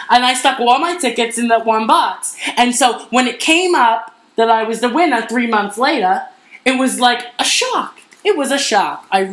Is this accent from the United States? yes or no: yes; Astoria, New York, United States; I originally was from here in Astoria, Queens.